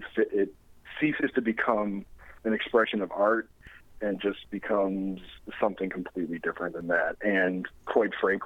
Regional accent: East Coast, United States; now in Las Vegas, United States; I've been in Vegas for, it'll be 12 years coming up in September. So for a good clip, I'm originally from the East Coast. And when I first moved to Vegas, I got into bands immediately.

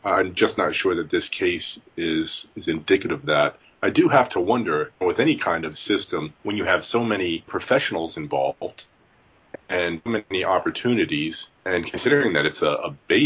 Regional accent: British Columbia, Canada; and I'm from Vancouver Island

